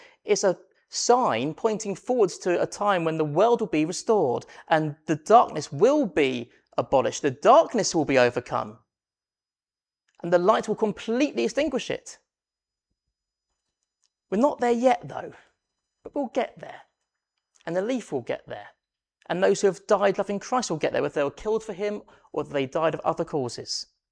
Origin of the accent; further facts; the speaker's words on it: England, United Kingdom; I'm English